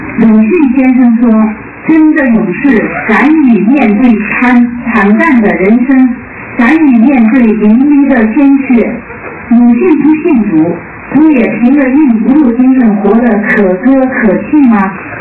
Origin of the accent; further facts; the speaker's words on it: China; 我的家庭是在整个基督徒家庭是在大陆共产党的统治下40年